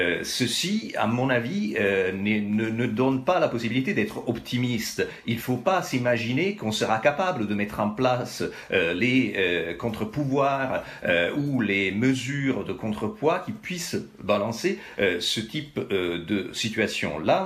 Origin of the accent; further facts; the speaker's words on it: Italy; French is a second language; je pense à l'Italie, d'où je viens, comme oui. On peut deviner mon accent